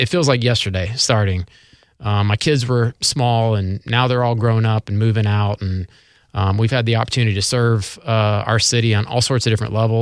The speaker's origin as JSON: {"language": "English", "town": "Jacksonville", "region": "Florida", "country": "United States", "tie": "born or raised there", "also_born_or_lived": "South Bend", "said": "And I grew up on the west side of Jacksonville."}